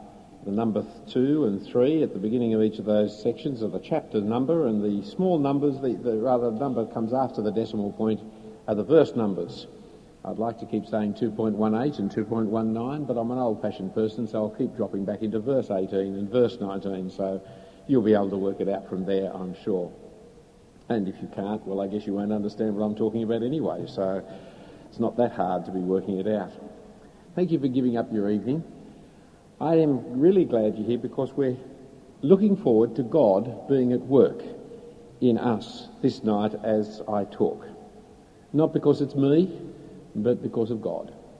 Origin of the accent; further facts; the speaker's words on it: Australia; We thank you for the freedom we enjoy as Australian citizens